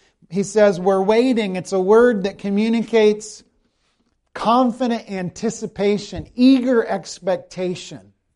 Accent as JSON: {"language": "English", "region": "South Carolina", "country": "United States", "said": "the eagle is the national bird of my home country, and I don't think I ever saw an eagle in South Carolina."}